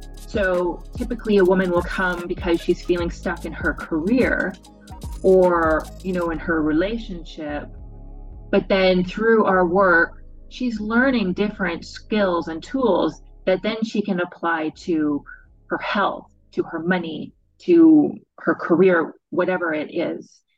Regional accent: Canada; now in Lebanon; So I am a Canadian. I am a life coach and I am a humanitarian aid worker. So I am currently living in the Middle East. I'm in Lebanon

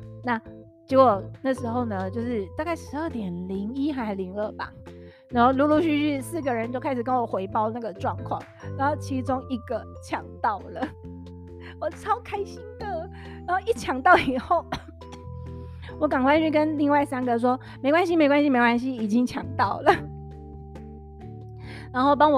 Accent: Taiwan; 就没有想到我们台湾这边不知道是不是因为可能担心场地对小朋友不好啊

